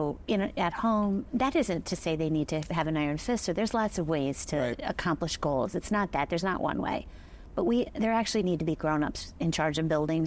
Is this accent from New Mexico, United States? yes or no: no; Southfield, Michigan, United States; I grew up just outside of Detroit in an inner ring suburb, but grew up in the city.